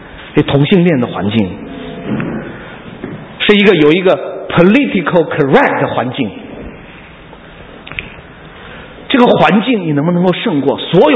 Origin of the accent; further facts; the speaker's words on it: Lanzhou, Gansu, China; born there; 因为我生在兰州